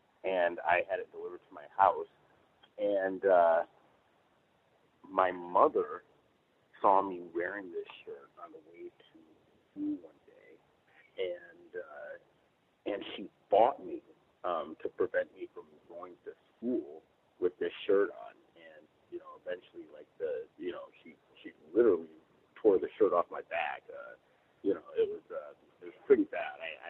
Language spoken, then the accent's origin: English; Michigan, United States; now in Chino, United States; I'm reporting from Chino, California. I just wanted to say, Gus, your story about your shirt reminds me of an incident that occurred when I was growing up in small town Michigan